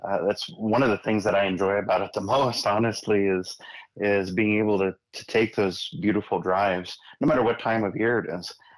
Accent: Sacramento, California, United States; also born or lived in Placerville / Pollock Pines; I grew up here. I grew up in Sacramento and in the Sierras up in Placerville and Pollock Pines.

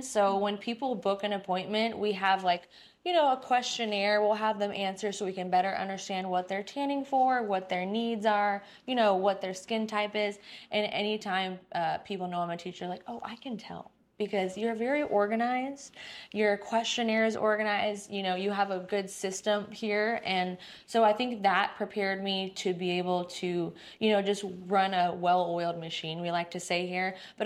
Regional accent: Dallas, Texas, United States; also born or lived in California / Hawaii; now in DMV, United States; But I'm from Dallas, Fort Worth. Originally.

